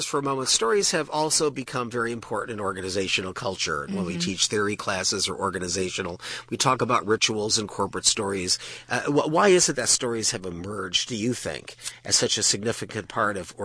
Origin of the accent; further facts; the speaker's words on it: Cleveland, Ohio, United States; I'm from Cleveland. You have to understand this is a big deal to me.